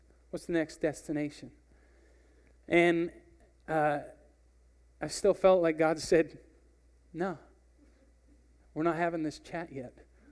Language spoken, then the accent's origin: English; Airdrie, Alberta, Canada; If you don't know some of my story, I grew up in Airdrie, Alberta.